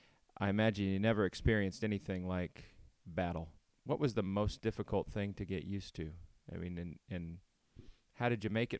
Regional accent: Los Banos, California, United States; Spent much of his life in my hometown of Los Banos

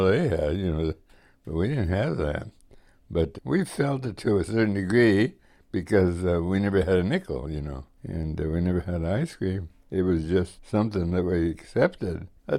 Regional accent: San Jose, California, United States; As a boy, I was born 24 in San Jose, and of course, San Jose to me was a big, big city.

